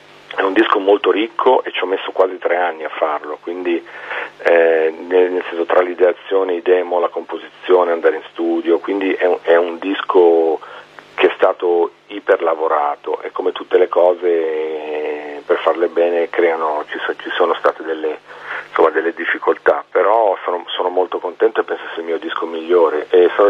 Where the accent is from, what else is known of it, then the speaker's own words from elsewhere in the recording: Liguria, Italy; abbiamo finito il disco in Liguria, che è la mia terra natia